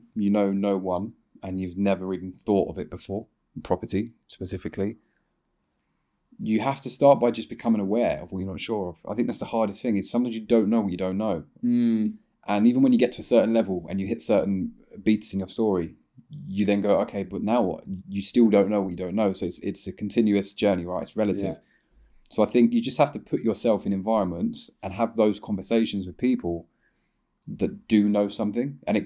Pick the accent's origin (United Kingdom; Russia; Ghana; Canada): United Kingdom; London; South London.